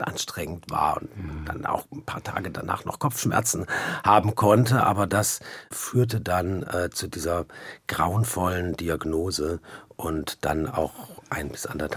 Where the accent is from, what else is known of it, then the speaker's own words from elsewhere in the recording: Offenburg, Baden-Württemberg, Germany; Aus Offenburg, ganz genau.